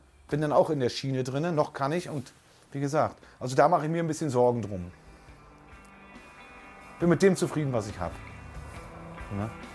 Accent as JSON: {"language": "German", "town": "Rostock", "region": "Mecklenburg-Vorpommern", "country": "Germany", "tie": "born or raised there", "said": "aus Rostock. Ich bin in Rostock geboren, bin 56 Jahre alt, wohne über 40 Jahre lang in Klein. Es ist meine Heimat und ich habe sie auch nie verlassen."}